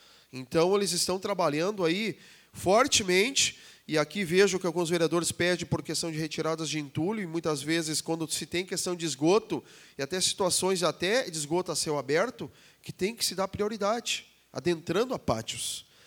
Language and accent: Portuguese; Rio Grande do Sul, Brazil; nós aqui, nós somos gaúchos